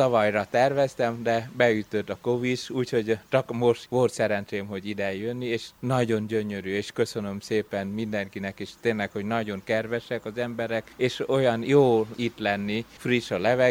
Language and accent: Hungarian; Vietnam; Hungarian is a second language; moved away as an adult; now in Budapest, Hungary; Vietnámból jöttem, és Vietnámban születtem